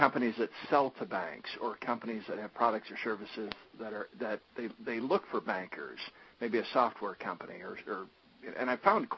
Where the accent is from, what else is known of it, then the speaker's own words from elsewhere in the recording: Detroit, Michigan, United States; I'm originally from Detroit, and they have something similar up there called the Crane's Book of Lists